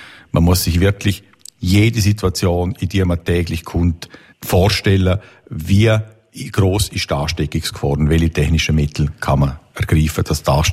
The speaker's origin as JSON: {"language": "German", "country": "Liechtenstein", "said": "die Intensivstationen, die wir als Liechtensteiner dann brauchen müssten, wenn es bei uns dann diesen Fall gibt."}